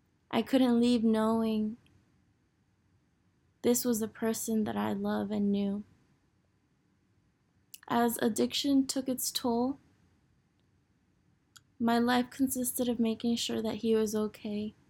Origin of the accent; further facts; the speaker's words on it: Florida, United States; born there; I was born in Florida to a single mom, and with her hard work, she put me through Catholic private school